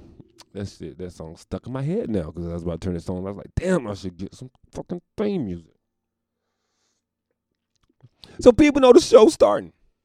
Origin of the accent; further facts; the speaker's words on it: North Carolina, United States; Because I'm from North Carolina. We got that natural beach.